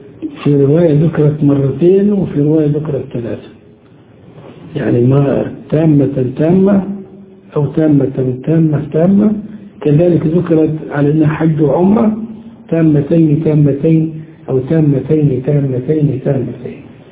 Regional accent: Upper Egypt, Egypt; عندنا في الصعيد تجار البهائم

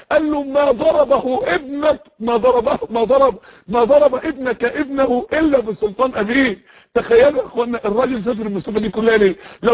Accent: Egypt; يا جماعة انت مصري وانا مصري، دي بلدي ودي بلدك، دي بلدنا احنا الاثنين

